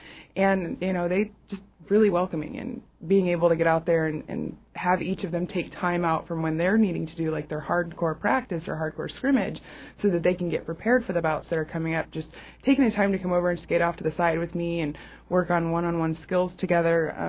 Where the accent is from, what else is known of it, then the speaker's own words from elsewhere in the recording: Alaska, United States; even though I'm sort of from Southeast